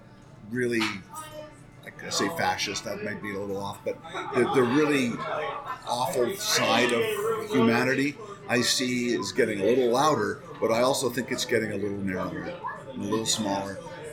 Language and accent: English; Edmonton, Alberta, Canada; So I grew up in Edmonton.